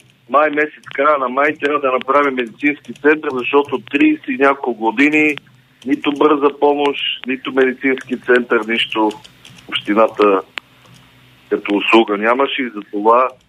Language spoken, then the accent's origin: Bulgarian; Dolna Banya, Sofia Province, Bulgaria; Когато се кандидатирах през 2007 година, имах амбицията да променя моето родно място